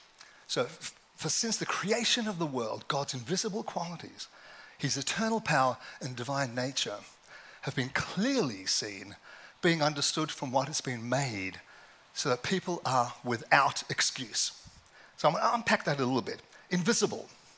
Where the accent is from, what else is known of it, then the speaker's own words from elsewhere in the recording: South Africa; also born or lived in Australia; As a kid, you know, I grew up in South Africa and Australia